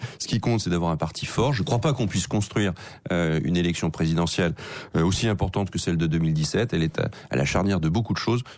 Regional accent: France; Oui, mais moi j'assume ces principes parce qu'on est français avant d'être de droite ou de gauche

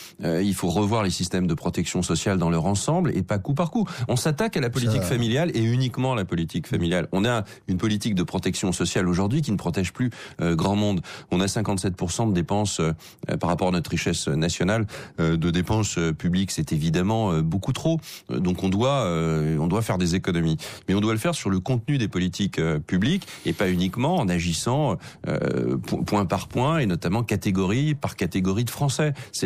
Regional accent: France; Oui, mais moi j'assume ces principes parce qu'on est français avant d'être de droite ou de gauche

